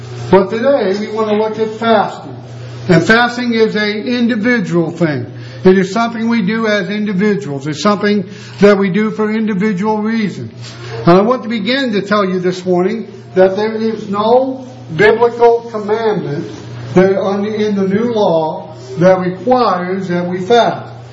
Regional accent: United States; But I know they're not because I'm an American. They're because I'm a Christian

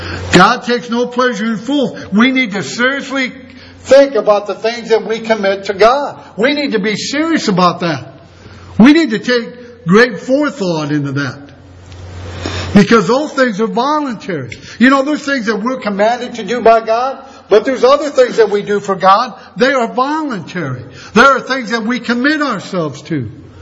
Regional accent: Indiana, United States; There was a man when I grew up in Indiana, and he was a really dear man.

